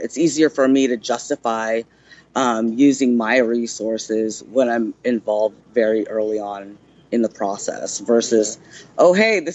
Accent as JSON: {"language": "English", "country": "Philippines", "also_born_or_lived": "Cambridge, United States", "moved": "yes", "lives_now": "Oakland, United States", "said": "I'm not. I'm actually immigrated from the Philippines."}